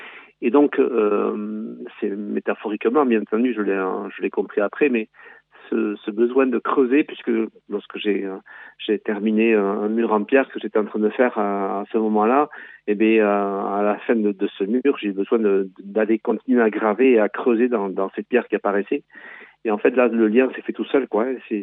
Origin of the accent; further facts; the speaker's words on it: Hasparren, Nouvelle-Aquitaine, France; Je suis d'Asparin, je vis à Asparin, mais c'est mon atelier qui est à Mendionde. Je suis installé au château de Garoua.